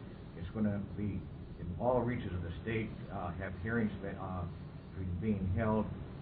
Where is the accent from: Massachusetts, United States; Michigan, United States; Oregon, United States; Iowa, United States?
Oregon, United States; Portland; I'm an attorney from Portland.